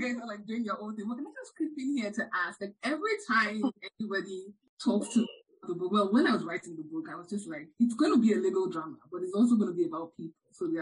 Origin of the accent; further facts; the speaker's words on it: Nigeria; Some of it is because I'm a Nigerian kid, and like, your parents sort of assign from birth what the child will be.